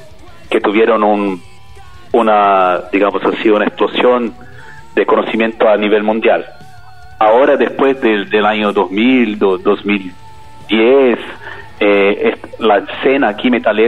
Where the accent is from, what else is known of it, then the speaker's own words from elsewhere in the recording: São Paulo, Brazil; Spanish is a second language; nosotros no somos de Chile, nosotros somos de San Pablo, Brasil.